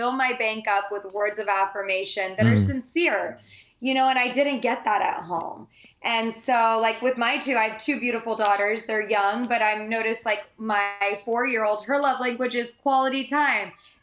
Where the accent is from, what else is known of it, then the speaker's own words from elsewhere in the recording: San Diego, California, United States; I grew up in San Diego, and we were very close to the Tijuana border.